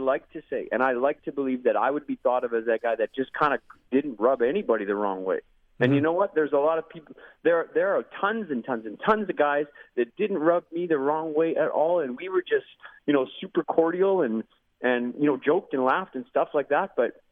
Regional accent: Canada; as a Canadian kid, you come in and your jaw drops.

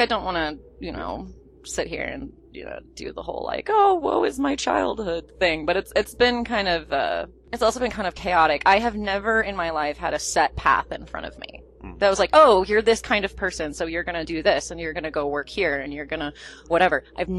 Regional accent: the South, United States; I grew up in the South, and I really don't have a lot of great things to say about it, if I gotta be honest.

